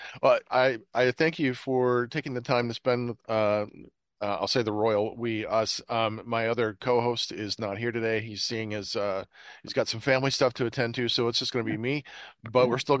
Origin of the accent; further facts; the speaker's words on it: Cleveland, Ohio, United States; We're from Cleveland area